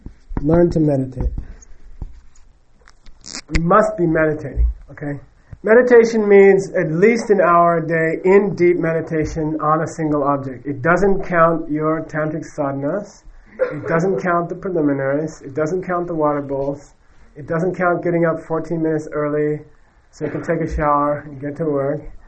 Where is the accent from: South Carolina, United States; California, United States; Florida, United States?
California, United States; Los Angeles; I come from California too, originally LA.